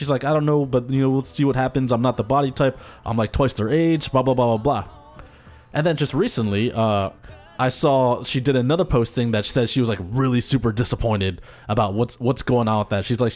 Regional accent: New Jersey, United States; I'm a girl from Jersey. What's up, Jersey? I've been dancing for 16 years.

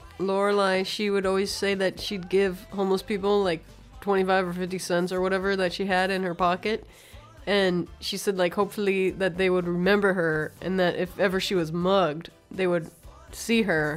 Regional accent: District of Columbia, United States; whenever I go outside the city and then people ask, where are you from? I'm like, DC area.

